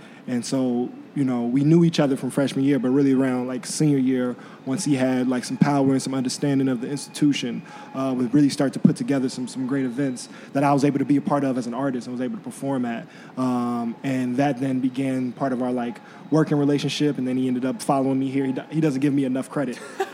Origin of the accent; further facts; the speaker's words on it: Chicago, Illinois, United States; I'm born and raised in Chicago from the South Side.